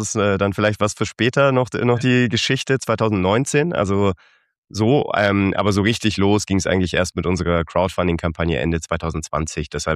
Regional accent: Augsburg, Bavaria, Germany; now in Berlin, Germany; ich bin 34 Jahre alt, ich komme aus Süddeutschland, ich bin in Augsburg aufgewachsen, wohne jetzt seit ein paar Jahren in Berlin.

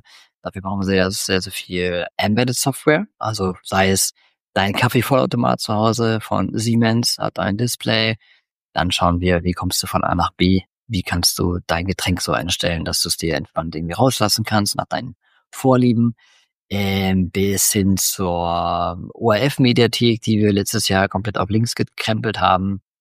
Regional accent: North Rhine-Westphalia, Germany; born there; komme gebürtig aus der Nähe von Holland. Ich glaube, die nächstgrößere Stadt wäre auf der holländischen Seite Enschede.

